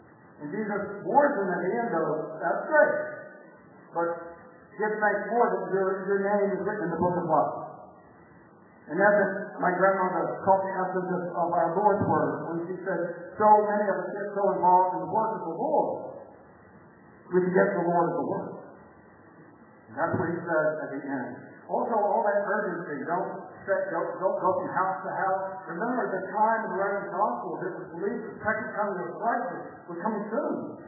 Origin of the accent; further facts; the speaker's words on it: the South, United States; We have a phrase, I'm from the South, that something's exciting, and great stories ready.